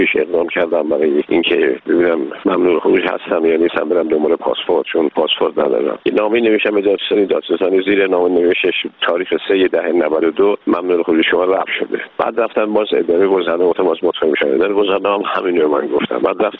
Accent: Iran; من یه ایرانی هستم

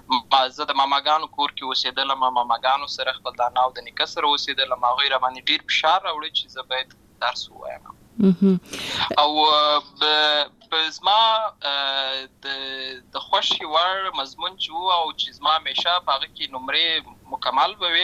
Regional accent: Lashkar Gah, Helmand, Afghanistan; also born or lived in Uruzgan; زه په اصل کې د ورزګان ولایت یم اما زه په هلمند ولایت د شکرګاه کې پیدا شوی یم اما د لوی سوې یم

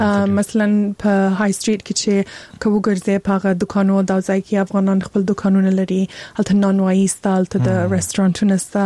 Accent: Afghanistan; مور پلار می افغانان دي زه خپل افغان یم

